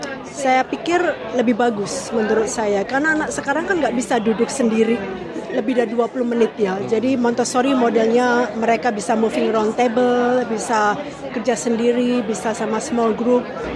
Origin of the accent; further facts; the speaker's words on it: Surabaya, East Java, Indonesia; also born or lived in Singapore; now in Sydney, Australia; Saya dari Surabaya. Saya tinggal di Sydney sejak tahun 97-98. Jadi kurang lebih 28 tahun ya. Sebelumnya saya di Singapura 5 tahun kerja di sana.